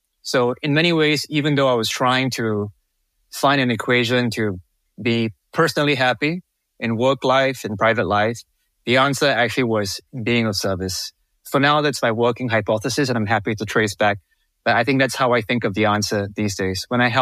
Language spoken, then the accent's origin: English; Singapore; I grew up in Singapore